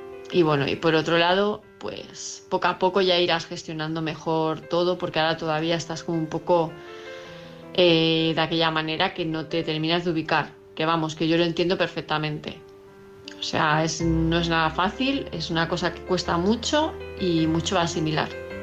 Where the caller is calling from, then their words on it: Palma, Balearic Islands, Spain; de Palma de Mallorca